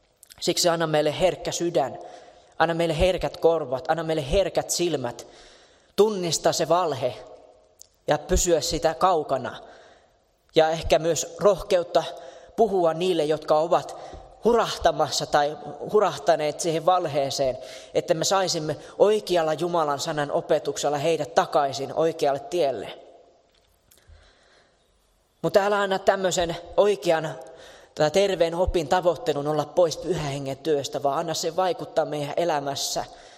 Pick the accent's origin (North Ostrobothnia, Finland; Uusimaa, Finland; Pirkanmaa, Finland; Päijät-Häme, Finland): Pirkanmaa, Finland; Tampere; se, että minä nyt olen tamperelainen ja juuri siinä paikassa, missä minä olen